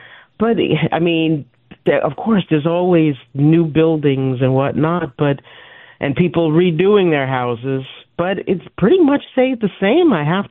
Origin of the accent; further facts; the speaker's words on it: New York, United States; I grew up on Long Island.